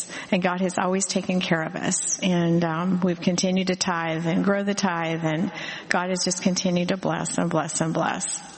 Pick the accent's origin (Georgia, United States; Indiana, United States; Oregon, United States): Oregon, United States; And when I was a child growing up in Oregon, even though most of the people in Oregon don't go to church, my parents and grandparents did